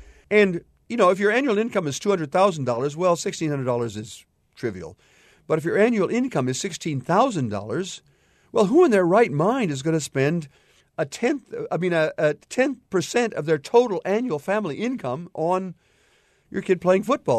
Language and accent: English; Port Clinton, Ohio, United States; And so when I was growing up in Port Clinton in the 1950s, the good taxpayers of Port Clinton paid for my trombone